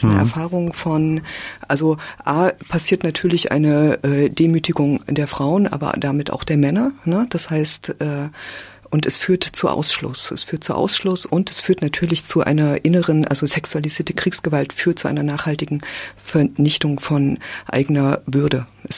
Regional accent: Weimar, Thuringia, Germany; ich bin in Weimar groß geworden. Ne? Das heißt, ich bin immer in Auseinandersetzungen und in Angesicht vom Buchenwald groß geworden.

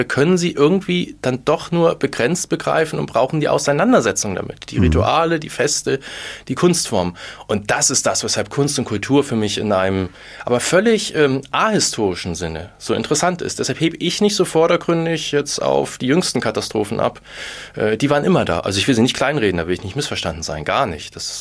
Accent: Lower Saxony, Germany; born there; Ich bin in Niedersachsen geboren, im Norden von Niedersachsen, südlich von Hamburg.

